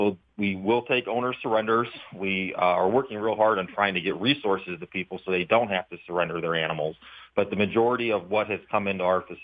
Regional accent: Ohio, United States; I come from Northeast Ohio. I was born and raised, actually same high school as our friend LeBron James.

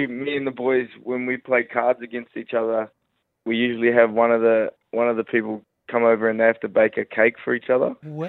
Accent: Queensland, Australia; I'm not joking. I'm just a Queenslander, mate.

